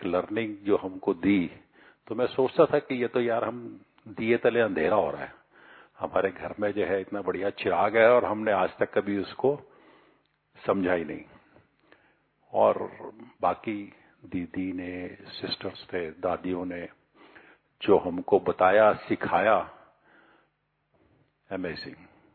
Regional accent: Delhi, India; मैं दिल्ली से आया हूँ।

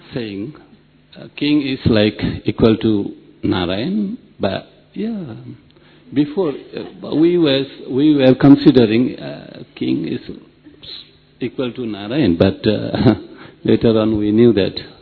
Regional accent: Bhutan; I'm from Bhutan. In 1990, there had been political disruptions.

